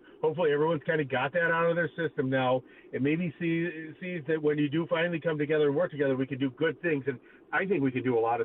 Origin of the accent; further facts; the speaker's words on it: Michigan, United States; we all kind of went from, yeah, I'm from Michigan, but, to, heck yeah, I'm from Michigan. This is a great state.